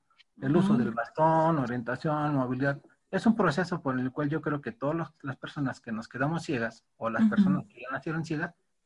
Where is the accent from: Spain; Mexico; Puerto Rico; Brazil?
Mexico; central Mexico; soy de México.